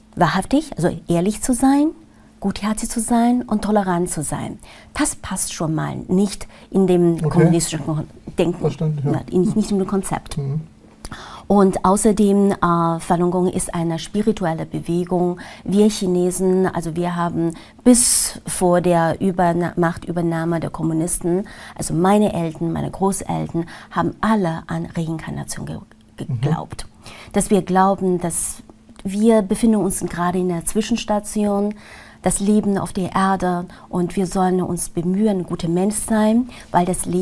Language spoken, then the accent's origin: German; Beijing, China; in Peking, in meiner Heimatstadt, wo ich herkomme